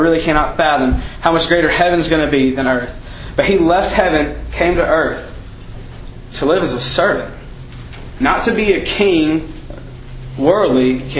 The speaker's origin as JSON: {"language": "English", "town": "Birmingham", "region": "Alabama", "country": "United States", "tie": "born or raised there", "said": "Originally, I'm from the Birmingham area, where I went to Oak Mountain. And that's where I was born and raised, pretty much in that area."}